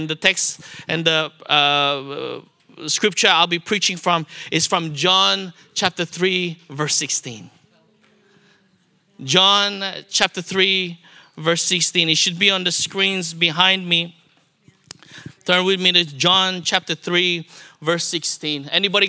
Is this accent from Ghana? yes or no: no; Philippines; And as a Filipino, when it comes to September, that's when Christmas begins.